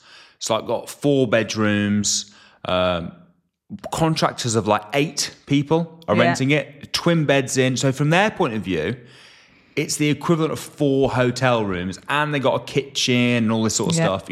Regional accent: Pelsall, West Midlands, United Kingdom; the family home that I grew up in was in Warsaw in Pelsall.

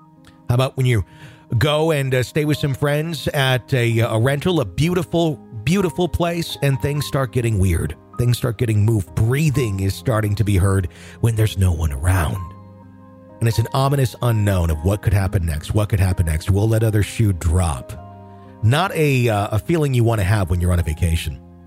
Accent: Wisconsin, United States; now in Minneapolis, United States; I'm from Wisconsin, but moved to Minneapolis a few years back. I have a best friend who still lives in Wisconsin

